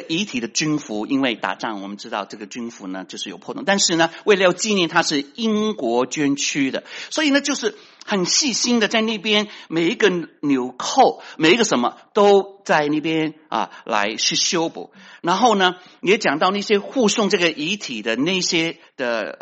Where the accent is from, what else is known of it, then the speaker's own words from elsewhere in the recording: Guangdong, China; 我们广东人说，攞张借卷买咪得咯，省钱啦